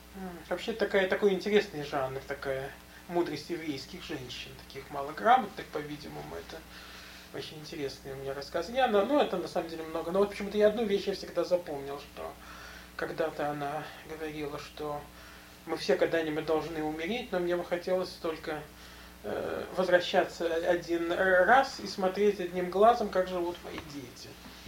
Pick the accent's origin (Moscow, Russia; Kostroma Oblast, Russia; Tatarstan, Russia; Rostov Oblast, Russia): Moscow, Russia; Да, я родился в Москве.